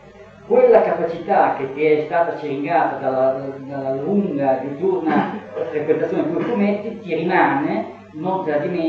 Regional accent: Bologna, Emilia-Romagna, Italy; now in Romagna, Italy; io sono bolognese fino ai calzini e che per giochi strani, croci della vita, sono finito in Romagna da ormai 30 anni, ma con la Romagna non c'entro niente.

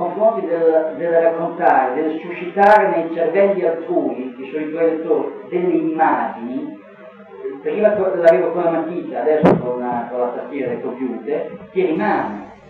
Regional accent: Bologna, Emilia-Romagna, Italy; now in Romagna, Italy; io sono bolognese fino ai calzini e che per giochi strani, croci della vita, sono finito in Romagna da ormai 30 anni, ma con la Romagna non c'entro niente.

